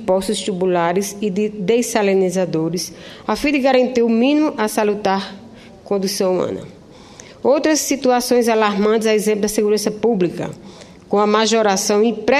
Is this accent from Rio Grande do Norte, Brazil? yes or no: yes; Caicó, Rio Grande do Norte, Brazil; com a minha querida região Seridó e da minha terra natal, Caicó.